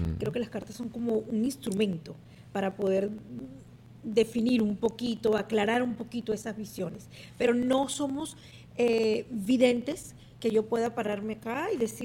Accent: Venezuela; como venezolanas queremos lo mejor para Venezuela

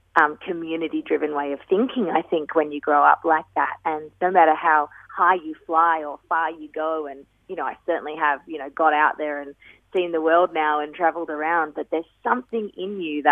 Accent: Violet Town, Victoria, Australia; growing up in Violet Town and growing up, you know, in this really isolated sort of bushy 60 acres of nothing but forest and plants and trees and animals

